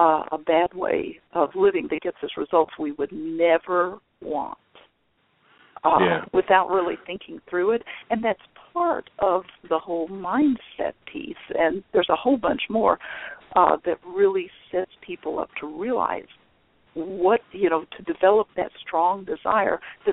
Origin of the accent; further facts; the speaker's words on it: Texas, United States; You know, I'm here from Texas. We shoot around here, at least hands on the fence, you know.